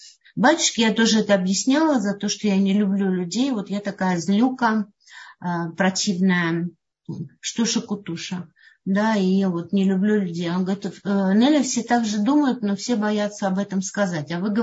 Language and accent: Russian; Western Ukraine, Ukraine; born there; Хотя у меня в паспорте написано русская, у мамы написано гречанка. Родилась я в Западной Украине, где сейчас идет война и бесконечно плачет мое сердце об Украине.